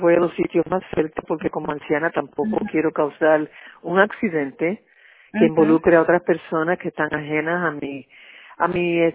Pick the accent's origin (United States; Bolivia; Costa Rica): United States; yo soy nacida y criada en los Estados Unidos, amo los Estados Unidos, pero en realidad, como puertorriqueña